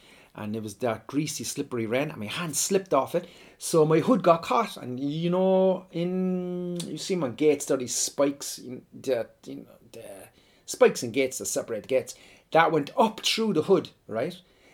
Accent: Ireland; Like, you know, as much as Irish people, there's a rumour that we do enjoy Paddy's Day, but we really don't.

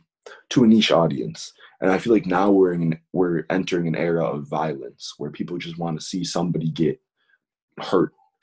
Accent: Buffalo, New York, United States; And like, I think just growing up in Buffalo has a lot to do with it. Buffalo is it's a cold, tough city.

